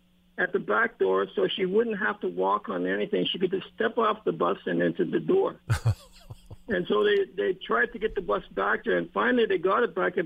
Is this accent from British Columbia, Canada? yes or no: no; Eddystone, Manitoba, Canada; Home is a little. It's not even much there anymore. Eddystone, Manitoba. It's close to the Ebb and Flow Reserve, and the Crane River Reserve is to the north.